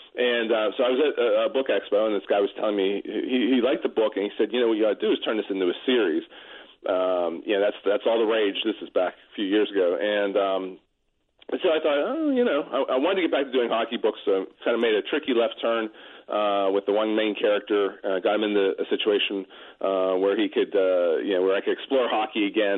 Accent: Pittsburgh, Pennsylvania, United States; now in Toronto, Canada; Well, I'm in Toronto, but I'm from Pittsburgh, yeah.

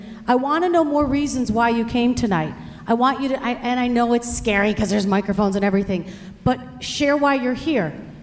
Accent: Williamsville, New York, United States; I know every person listening knows I'm from the Williamsville School District. It's in Williamsville.

